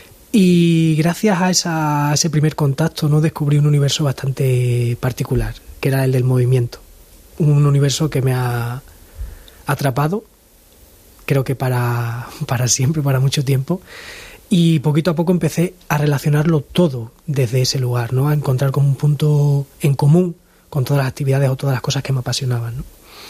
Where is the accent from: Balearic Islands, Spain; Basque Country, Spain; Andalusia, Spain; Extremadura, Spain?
Extremadura, Spain; Plasencia; born there; now in Badajoz, Spain; yo nací en Plasencia. Luego también es cierto que ahora estoy viviendo en Badajoz. Mis orígenes también están muy conectados con Badajoz por mi familia materna.